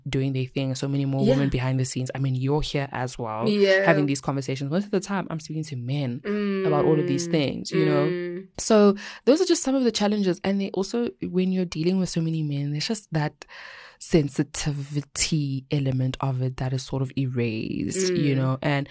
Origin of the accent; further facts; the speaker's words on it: South Africa; and I'm a South African babe. Like, I speak all these languages.